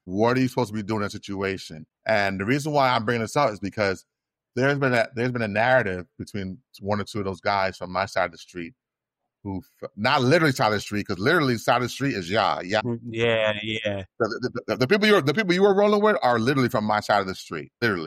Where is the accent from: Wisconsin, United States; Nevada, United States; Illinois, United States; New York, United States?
New York, United States; Spring Valley; Me and you are from the same area. You know, you're from Gessner, I'm from Union. On the same street, Union Road.